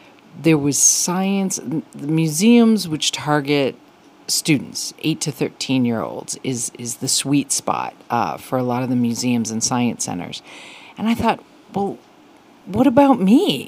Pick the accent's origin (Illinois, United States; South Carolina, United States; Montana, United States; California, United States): Illinois, United States; Chicago; I mean, I grew up in Chicago and knew about some of it